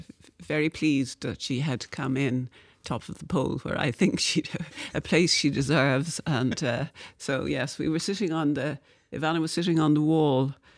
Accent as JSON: {"language": "English", "town": "Kilkee", "region": "Munster", "country": "Ireland", "tie": "born or raised there", "said": "I was brought up in Kilkee in West Clare, the loveliest place to be brought up. My brother used to stand out on the steps of our house, which was just on the Atlantic"}